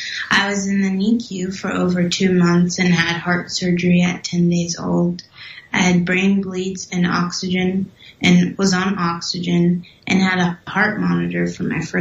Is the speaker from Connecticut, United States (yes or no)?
no; Long Beach, California, United States; born there; Well, I was born on June 4th, 2009 in Long Beach, California. I'm currently 13 years old.